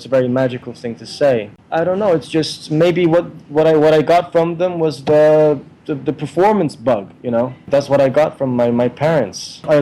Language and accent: English; Montreal, Quebec, Canada; Because my parents live in Montreal. I consider myself, you know, Canadian. If anybody asks me where I'm from, I'll say I'm from Montreal. It's a city that I love.